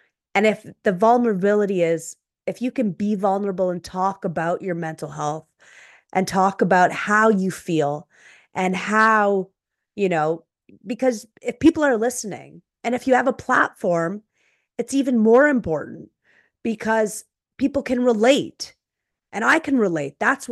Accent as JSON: {"language": "English", "country": "Canada", "said": "I know I'm Canadian, so I have no opinion in that."}